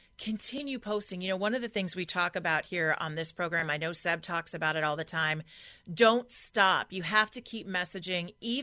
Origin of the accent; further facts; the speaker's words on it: California, United States; We're going to check in and get an update from the border and my home state of California.